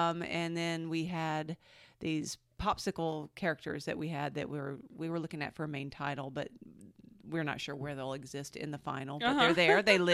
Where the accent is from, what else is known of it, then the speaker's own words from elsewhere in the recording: Georgia, United States; Like it wasn't the community theater I grew up with in Georgia at all.